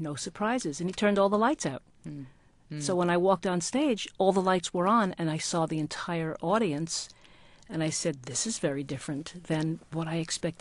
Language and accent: English; Brooklyn, New York, United States; We're both from Brooklyn, and I felt joy in my childhood that was so palpable I could have fainted from joy.